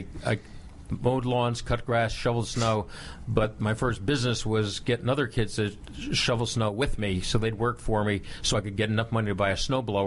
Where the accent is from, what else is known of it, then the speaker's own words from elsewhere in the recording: New Jersey, United States; Originally from New Jersey, just outside New York City.